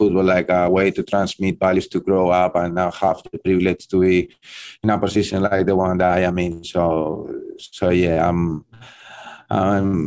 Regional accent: Madrid, Community of Madrid, Spain; English is a second language; Like, I think that me, I grew up in there. Yeah, I went a lot to Real Madrid.

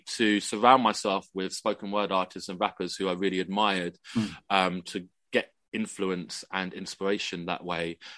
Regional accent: London, United Kingdom; And I think it's partly because I grew up in London, and so I forgive the pun, I pine for green and nature, because I don't see very much of it. It's quite an alien concept for my London being to be surrounded by trees.

